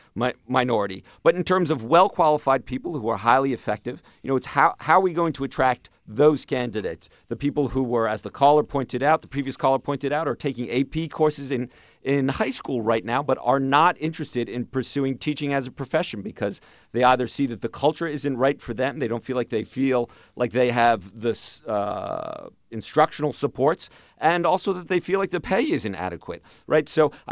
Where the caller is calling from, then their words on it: Washington, District of Columbia, United States; I'm calling here from Washington, D.C.